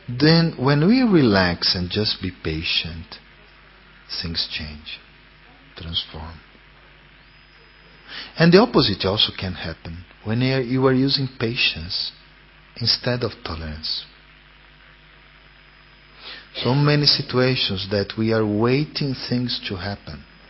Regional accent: São Paulo, Brazil; English is a second language; I'm from one city, São Paulo. I was born in Brazil. And São Paulo is like everything.

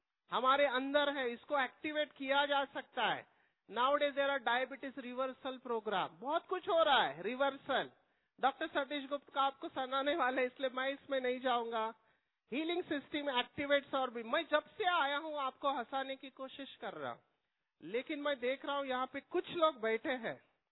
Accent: Mumbai, Maharashtra, India; I have studied in Marathi which is my mother tongue, I am not from a wealthy family, I am born and brought up from a slum area of Mumbai, मैं झोपड़पट्टी में बड़ा हुआ हूँ, 100 square feet में मेरा बचपन गया है

